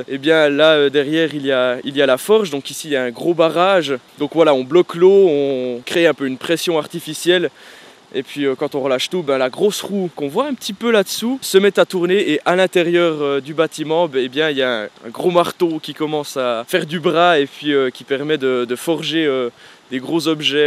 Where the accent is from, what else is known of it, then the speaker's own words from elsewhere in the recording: Bern, Switzerland; accent: Bernese Jura; Moi, j'ai fait le gymnase à Bienne, maintenant je suis en études à Berne. Et du coup, c'est plus, bah voilà, je viens du Jura bernois, je suis le mec qui a l'accent coupé au rasoir, et puis qui vient de la Cambrousse